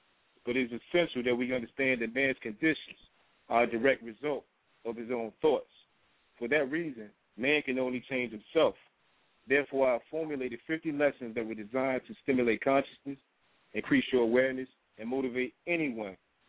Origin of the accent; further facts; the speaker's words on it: Norfolk, Virginia, United States; And I'm from Norfolk, Virginia, and I was raised in the urban cities, raised in the struggle, and I'm from Lambert's Point.